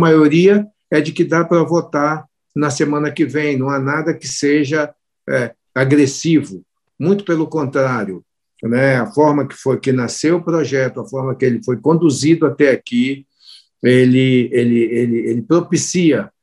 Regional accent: Manaus, Amazonas, Brazil; sou do Amazonas, eu sou de Manaus, eu sou das águas e da floresta.

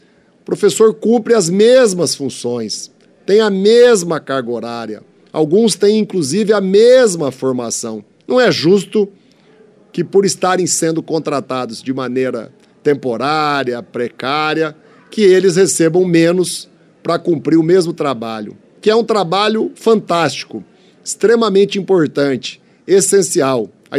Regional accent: Paraná, Brazil; do Partido dos Trabalhadores, sou do estado do Paraná.

